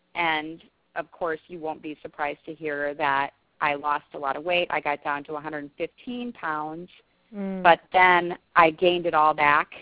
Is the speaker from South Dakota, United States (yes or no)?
yes; South Dakota, United States; now in Missouri, United States; I'm from South Dakota, and people always assume that I like the cold weather, and no, I don't. I'm very happy to be living in Missouri now.